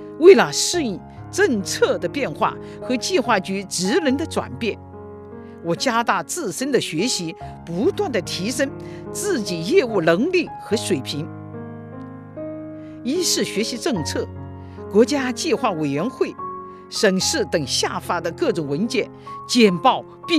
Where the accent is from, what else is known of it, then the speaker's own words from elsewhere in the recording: Hejiang, Sichuan, China; 我是一名土生土长的合江人，17岁时下乡到百米乡当知青